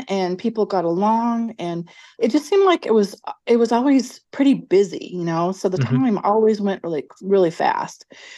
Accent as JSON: {"language": "English", "town": "Garden Grove", "region": "California", "country": "United States", "tie": "born or raised there", "said": "Yeah, I did. I grew up in Garden Grove"}